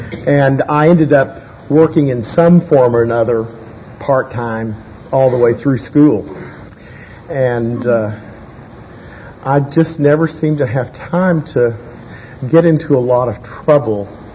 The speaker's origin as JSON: {"language": "English", "town": "Fort Worth", "region": "Texas", "country": "United States", "tie": "born or raised there", "said": "I grew up in Fort Worth, Texas. I was born in 1947."}